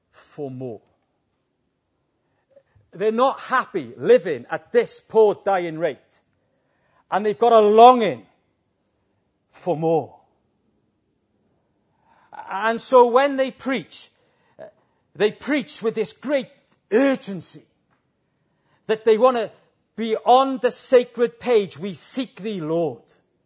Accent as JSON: {"language": "English", "region": "Wales", "country": "United Kingdom", "said": "which is quite a courageous thing as a Welshman to say"}